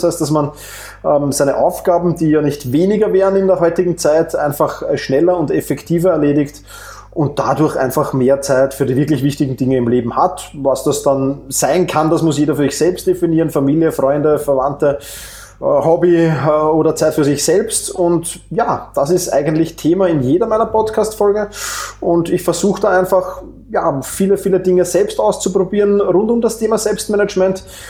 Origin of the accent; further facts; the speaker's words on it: Vienna, Austria; wie man wahrscheinlich schon an den ersten Worten erkennen konnte. Ich komme aus Wien